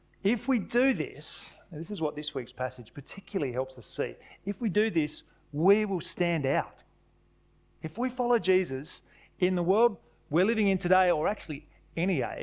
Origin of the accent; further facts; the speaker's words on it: New South Wales, Australia; I grew up in New South Wales, so that's my state of origin.